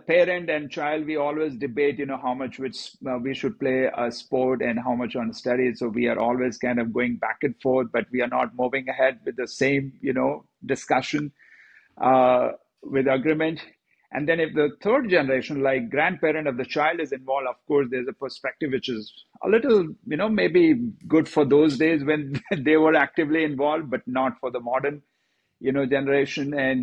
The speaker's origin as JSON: {"language": "English", "country": "India", "tie": "born or raised there", "said": "Well, cricket, while growing up in India, I played cricket at junior state level, and then I moved on to play for InterVarsity as well."}